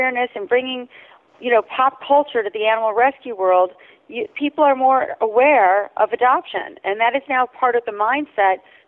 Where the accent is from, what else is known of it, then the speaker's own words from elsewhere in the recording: Ohio, United States; now in New York City, United States; Yeah, so I grew up in Ohio. I had horses and rabbits and dogs and cats.